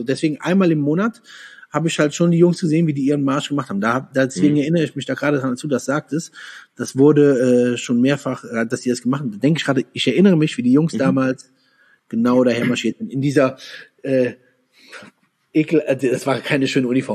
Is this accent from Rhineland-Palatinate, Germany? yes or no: yes; Andernach, Rhineland-Palatinate, Germany; Ich komme ja aus der Koblenz, aus Andernach.